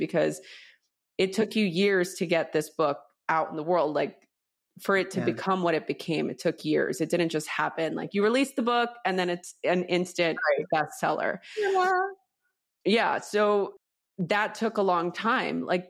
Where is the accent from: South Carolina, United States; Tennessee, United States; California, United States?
California, United States; Los Angeles; now in Los Angeles, United States; I grew up in East LA, you know, gang violence, all that stuff.